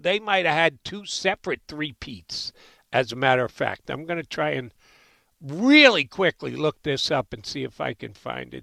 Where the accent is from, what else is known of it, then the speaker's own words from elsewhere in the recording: New York, United States; I'm growing up in New York at the time.